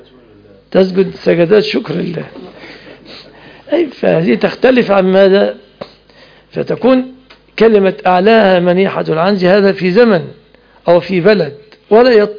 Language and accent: Arabic; Egypt; حتى في بلادنا مصر، ليس في ألمانيا